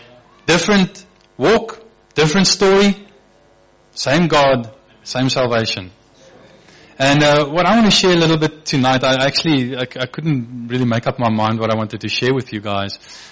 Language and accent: English; Somerset West, Western Cape, South Africa; born there; So I was born actually here in Somerset West. My parents' house is up in Harewood Lane, in the upper part of Somerset West